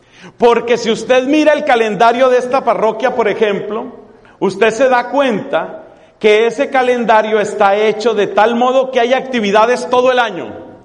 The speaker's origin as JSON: {"language": "Spanish", "country": "Colombia", "said": "es decir, control de manejo de dineros en mi país, en Colombia."}